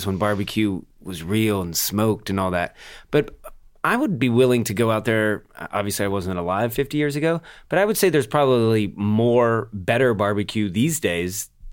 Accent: the South, United States; I mean, me as a Southerner, I romanticize it all the time.

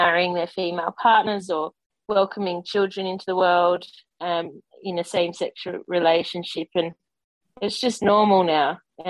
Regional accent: Australia; growing up in Australia, growing up in Australian sport, where we know there's work to be done around homophobia.

